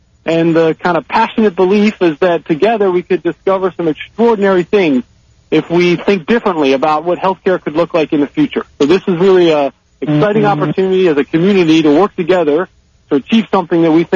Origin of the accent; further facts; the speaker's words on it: Maryland, United States; I grew up near Baltimore, Maryland, just northwest.